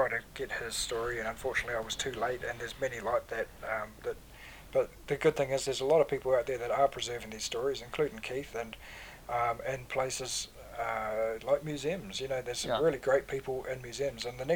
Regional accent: Cambridge, Waikato, New Zealand; I'd heard from many people, in New Zealand, including in Cambridge, my hometown, who saw that Lancaster fly over in June 1943

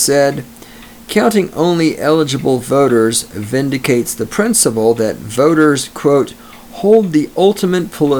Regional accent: Texas, United States; For those of you new to the show wondering why I'm reading shit from Texas newspapers, that's because I'm from Texas.

